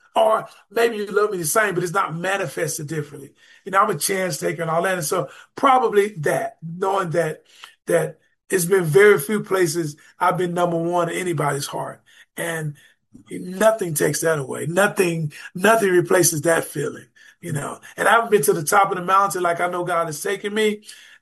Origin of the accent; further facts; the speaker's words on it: Dallas, Texas, United States; You know, because I come from Dallas in church. Like when I came out of Dallas, my brothers and I and another guy named Carnell Morrell, we had all the gigs.